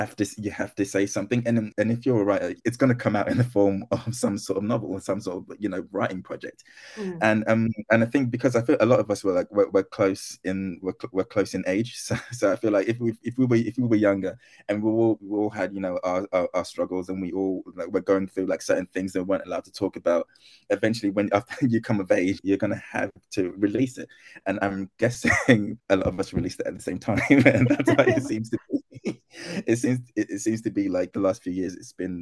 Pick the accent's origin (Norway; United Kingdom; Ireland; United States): United Kingdom; born there; I was born in Britain